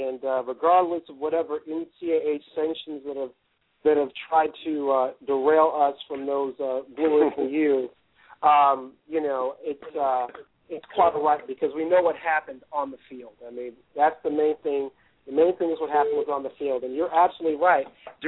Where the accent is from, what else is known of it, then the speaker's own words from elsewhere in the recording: Los Angeles, California, United States; I grew up in Los Angeles, California. So I grew up basically all L.A. sports is what I was a fan of.